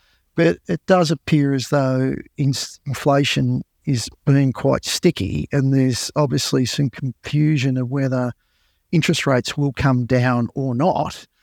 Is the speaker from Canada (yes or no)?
no; Australia; even though we're Australian, I tend to be probably quite US-centric.